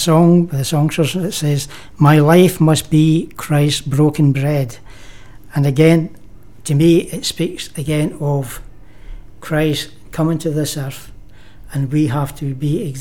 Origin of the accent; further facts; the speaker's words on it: Greenock, Scotland, United Kingdom; But I was basically born in Greenock. I was brought up in Greenock. I still live in Greenock.